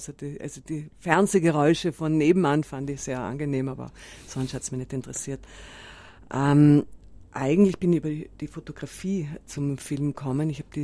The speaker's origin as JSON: {"language": "German", "region": "South Tyrol", "country": "Italy", "lives_now": "Vienna, Austria", "said": "ich sage immer noch, ich bin aus Südtirol, was ein bisschen eigentlich peinlich ist. Und mittlerweile habe ich gedacht, ich sollte mir jetzt angewöhnen zu sagen, ich bin Wienerin. Weil es stimmt eigentlich eher, ja."}